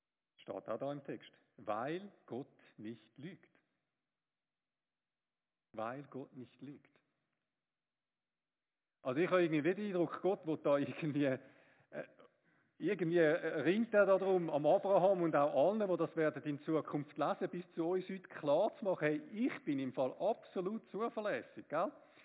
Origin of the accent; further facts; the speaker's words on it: Switzerland; wir sind wahrscheinlich alle ein bisschen überversichert als Schweizer.